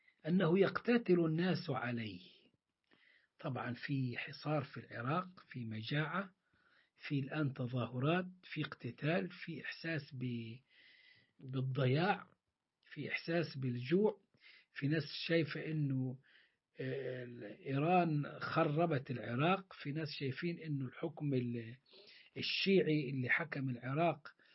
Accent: Egypt; الذهب اللي إحنا نعرفه زي جبال الذهب اللي موجودة عندنا في مصر ومناجم

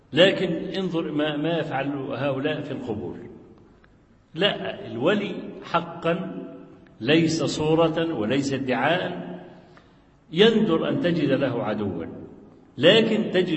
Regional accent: Kafr El Sheikh Governorate, Egypt; كان عندنا في مصر في كفر الشيخ المحافظة

